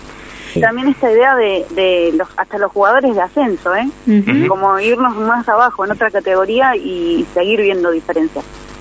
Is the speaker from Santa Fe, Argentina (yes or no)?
no; Buenos Aires, Argentina; si bien soy de Buenos Aires, como bien decía Paula en la presentación, de la zona oeste